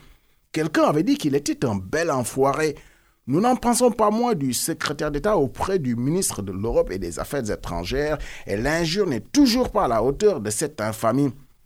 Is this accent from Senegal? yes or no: yes; Senegal; quand on est Sénégalais et qu'on reçoit cela en pleine poire, il ne devrait pas y avoir trois solutions